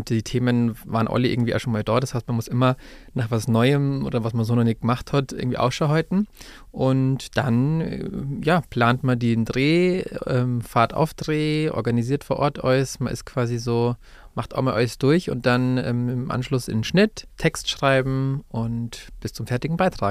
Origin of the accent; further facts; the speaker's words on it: Wolfratshausen, Bavaria, Germany; also born or lived in Penzberg; Ja, in der Nähe, im Süden von München, in Penzberg. Dann sind wir relativ bald nach Wolfratshausen gezogen, also meine Mama und ich, bei der bin ich aufgewachsen und habe dann dort meine Kindheit und Jugend verbracht.